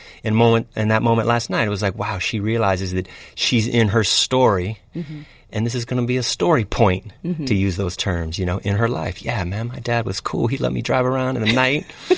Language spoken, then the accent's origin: English; Chicago, Illinois, United States; we grew up in Chicago